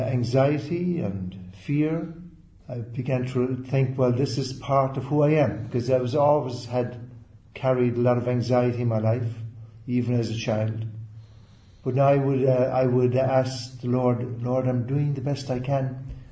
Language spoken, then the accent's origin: English; Ireland; moved away as an adult; now in Los Angeles, United States; I came out here from Ireland actually in January 1978.